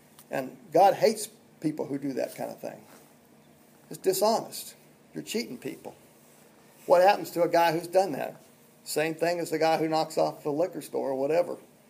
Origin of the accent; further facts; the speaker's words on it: Arizona, United States; I had an experience when I grew up in Arizona, and we moved to Conway, kind of a small community.